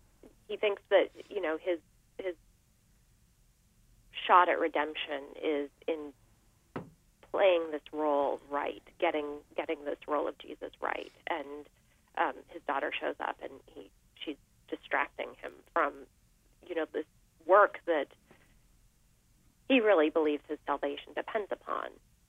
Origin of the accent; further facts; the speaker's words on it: Albuquerque, New Mexico, United States; born there; And I was born in Albuquerque and was very, very close to my great-grandmother when I was a young child